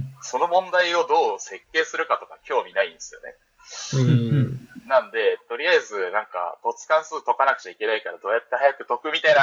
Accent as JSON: {"language": "Japanese", "region": "Ehime", "country": "Japan", "said": "僕出身は愛媛です。"}